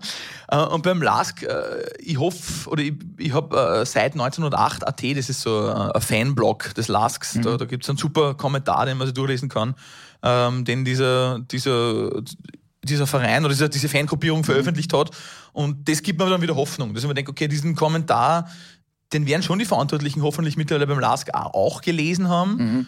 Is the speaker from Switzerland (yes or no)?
no; Upper Austria, Austria; Und wir sind Oberösterreicher